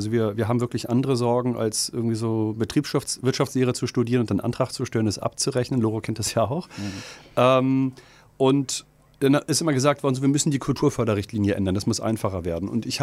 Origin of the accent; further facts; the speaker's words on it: Rostock, Mecklenburg-Vorpommern, Germany; Ich finde, das muss man als Rostocker auch mal akzeptieren